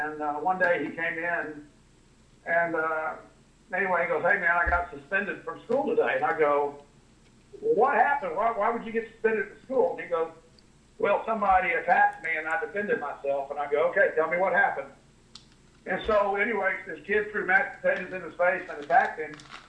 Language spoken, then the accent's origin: English; Houston, Texas, United States; when I was a basketball player, you know, I grew up in Houston, you know